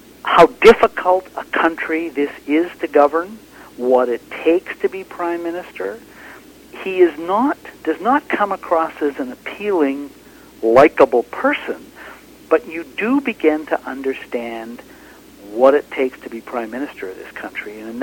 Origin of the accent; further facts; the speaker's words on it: British Columbia, Canada; I think the book that I would start with today as a British Columbian is The Fraser. Because it's a lovely history of British Columbia built around the history of the river. And it'll tell you an awful lot about the history of our province.